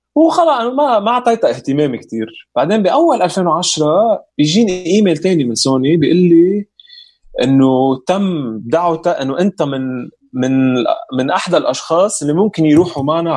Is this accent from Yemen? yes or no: no; Lebanon; ما عرفت انا لبناني